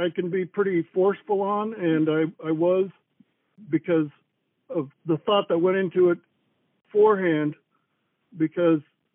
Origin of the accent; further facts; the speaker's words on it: Kansas, United States; when I heard he was from Kansas, my home state, I was even more intrigued.